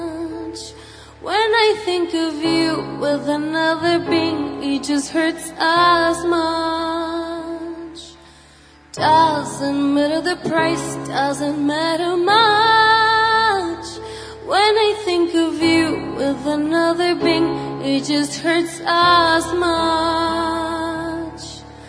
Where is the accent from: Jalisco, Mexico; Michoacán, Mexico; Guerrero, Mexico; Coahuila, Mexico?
Jalisco, Mexico; Guadalajara